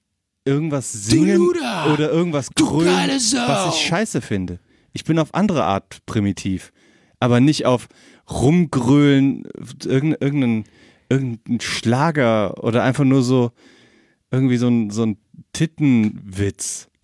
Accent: Munich, Bavaria, Germany; dann geht man quasi nicht dahin als Münchner

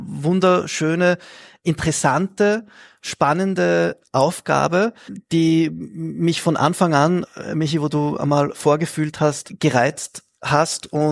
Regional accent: Zurich, Switzerland; also born or lived in Vienna, Austria; Geboren in Wien, aufgewachsen in Zürich, Vater aus Österreich, darum starke Verbindung natürlich zur österreichischen Kultur, Mutter aus Frankreich, daher eine ebenso starke Verbindung zur französischen Kultur und französischen Kulinarik.

